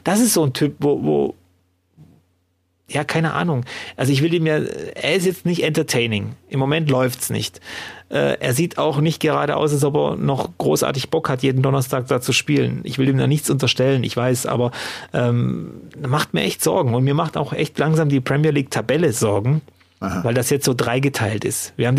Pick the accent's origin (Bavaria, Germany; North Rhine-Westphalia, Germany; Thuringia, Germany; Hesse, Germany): North Rhine-Westphalia, Germany; Cologne; Darf man als Kölner den Leverkusenern zur Meisterschaft gratulieren?